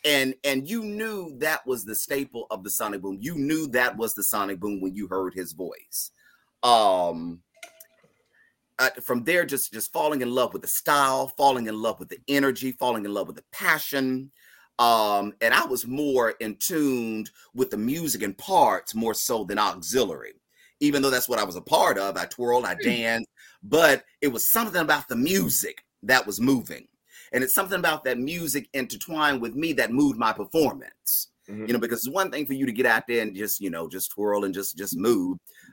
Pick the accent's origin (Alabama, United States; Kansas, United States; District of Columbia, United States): Alabama, United States; Montgomery; keep in mind, I grew up in Montgomery, and I grew up on that campus, and I grew up around that band.